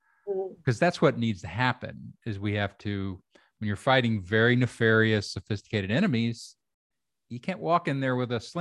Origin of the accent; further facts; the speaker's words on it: Kentucky, United States; because I grew up in Kentucky. I was the first person from my family to go to college.